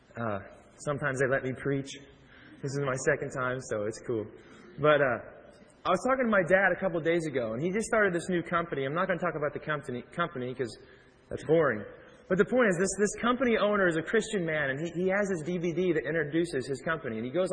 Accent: Kansas City, United States; Now, I'm from Kansas City. Barbecue capital of the world.

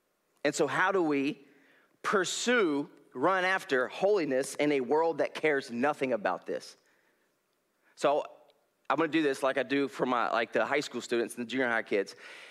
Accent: North Carolina, United States; now in Pismo Beach, United States; I came from North Carolina to California here in Pismo to do Youth with the Mission.

